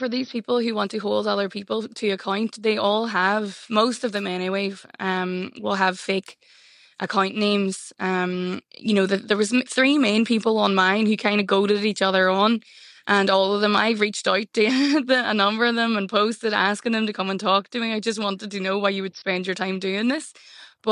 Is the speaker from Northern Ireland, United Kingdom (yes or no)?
yes; Derry, Northern Ireland, United Kingdom; there's a woman I know from my hometown in Derry.